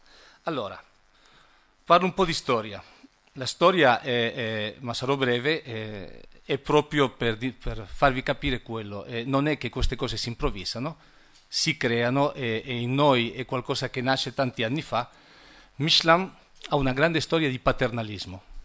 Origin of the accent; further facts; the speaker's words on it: Spain; Italian is a second language; io ci tengo a precisare che sono spagnolo